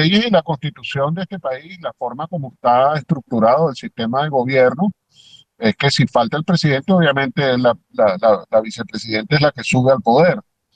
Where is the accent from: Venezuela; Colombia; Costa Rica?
Venezuela; born there; Yo como venezolano de nacimiento